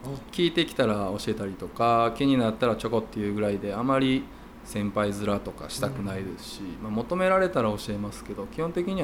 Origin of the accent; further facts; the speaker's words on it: Wakayama, Japan; 僕が和歌山出身という意味も込めて